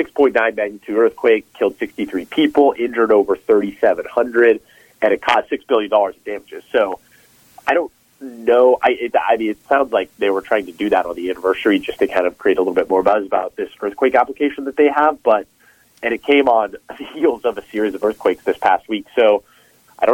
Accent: California, United States; I grew up in California, but I never really had much experience with earthquakes

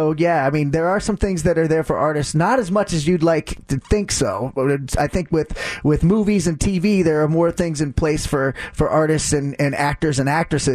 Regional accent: Ohio, United States; And I'm from Northeast Ohio. The other guys are from Cincinnati, so she's right by close to where I'm from

